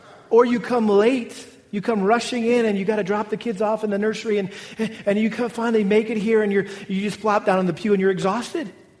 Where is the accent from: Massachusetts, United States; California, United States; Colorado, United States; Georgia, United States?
Massachusetts, United States; And I'll never forget growing up in Massachusetts, we had a not just a little backyard garden with a few rows.